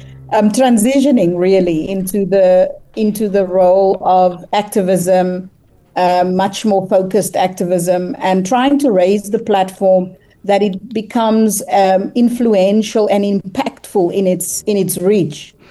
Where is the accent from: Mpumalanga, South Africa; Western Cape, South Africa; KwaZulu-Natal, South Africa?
Western Cape, South Africa; moving to the Western Cape, which is my hometown, or my home province rather